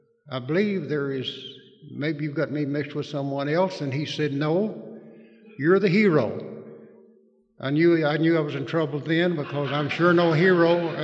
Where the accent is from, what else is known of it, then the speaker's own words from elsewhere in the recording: Red Clay Hills, Mississippi, United States; born there; I was born in Red Clay Hills, Mississippi.